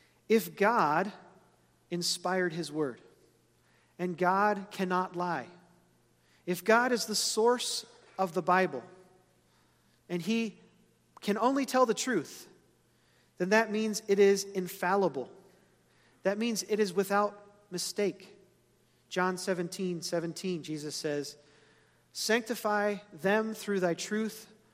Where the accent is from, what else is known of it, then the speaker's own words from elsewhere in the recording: Brownsville, Tennessee, United States; born there; I was born in Brownsville, Tennessee. Most of my dad's side of the family is from Tennessee